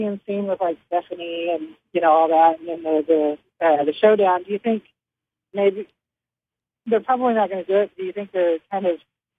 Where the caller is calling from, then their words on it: Boston, Massachusetts, United States; from Boston.